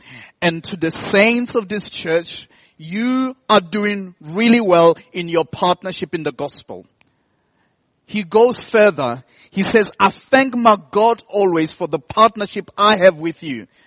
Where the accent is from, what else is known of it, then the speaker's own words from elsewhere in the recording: South Africa; I come from South Africa. We play rugby there.